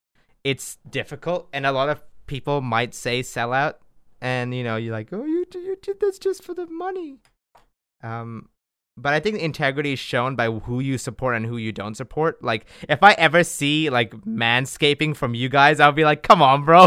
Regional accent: Japan; Like, I grew up in Japan. I love anime, you know

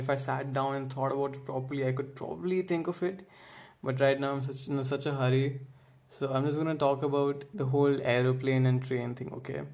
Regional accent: Delhi, India; accent: Delhi; also born or lived in Mumbai; now in Hyderabad, India; This is my Delhi accent, all right? Please accept me.

